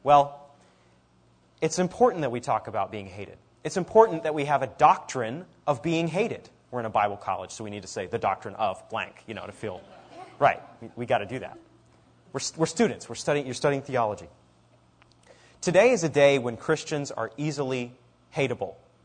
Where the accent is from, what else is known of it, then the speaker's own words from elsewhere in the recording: Maine, United States; I'm from Maine, and she was on Facebook, and we grew up down the street from each other.